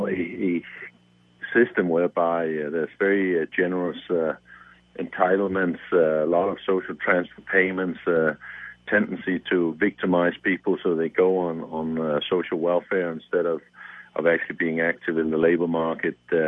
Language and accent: English; Denmark; Scandinavian social welfare states, where I come from Denmark